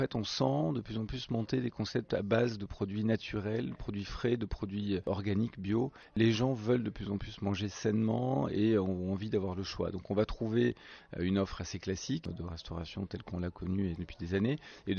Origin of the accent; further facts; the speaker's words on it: Toulouse, Occitanie, France; born there; je suis toulousain de naissance